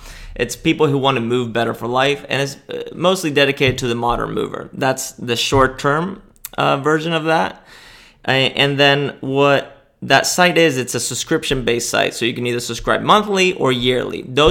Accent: Spain; now in United States; I speak Spanish because I grew up in Spain, went to school in Spain.

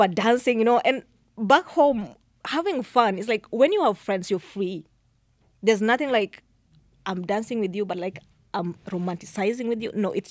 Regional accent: Kenya; Oh, hi, where are you from? Kenya. How long have you been here, you know, all that.

